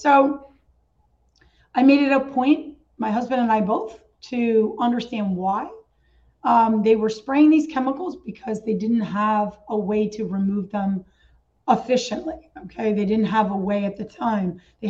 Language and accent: English; New York, United States; I came from the Catskills in New York, which is a really, really beautiful area.